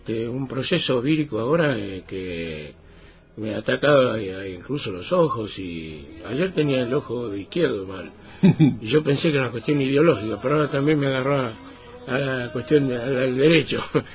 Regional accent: Buenos Aires, Argentina; born there; Bueno, yo nací en el barrio de Belgrano.

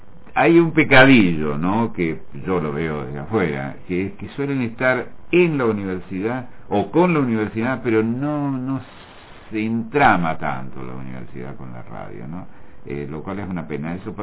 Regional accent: Córdoba, Argentina; moved away as an adult; also born or lived in Buenos Aires; nací en Córdoba, ahí comencé a trabajar muy joven en la radio, a los 16 años, y a los 25 yo ya había hecho programas para Buenos Aires, en fin, y a los 25 me fui a trabajar, a pasar hambre a Buenos Aires

